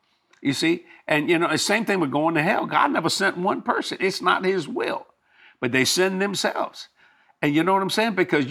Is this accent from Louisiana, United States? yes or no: yes; New Orleans, Louisiana, United States; I'm from New Orleans. I think we got the best food in the world.